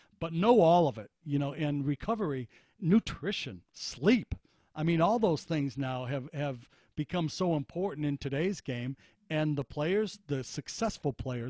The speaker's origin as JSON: {"language": "English", "town": "Detroit", "region": "Michigan", "country": "United States", "tie": "born or raised there", "said": "And I grew up in the Detroit area"}